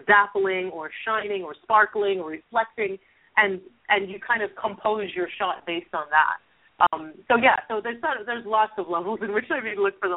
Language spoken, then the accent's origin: English; Trinidad & Tobago; So I'm actually originally from the Caribbean, from Trinidad, and we speak English in Trinidad